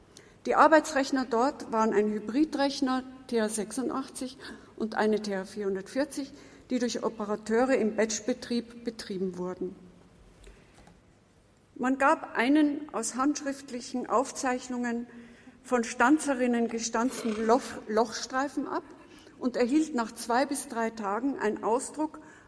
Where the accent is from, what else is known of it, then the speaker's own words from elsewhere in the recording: Austria; Vorab, ich bin Österreicherin und das werden Sie noch merken.